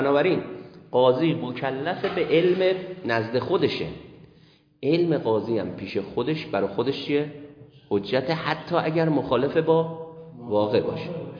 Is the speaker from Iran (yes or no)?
yes; Iran; یه آقای فهمید ما ایرانی هستیم